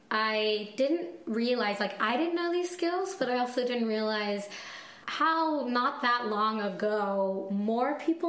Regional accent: Ecuador; And I grew up in Ecuador, so I'm always after these tropical fruits that randomly show up at our markets

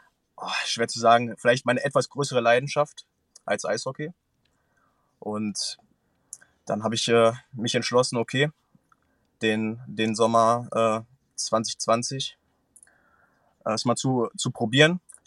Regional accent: Iserlohn, North Rhine-Westphalia, Germany; Ich komme ursprünglich aus Iserlohn

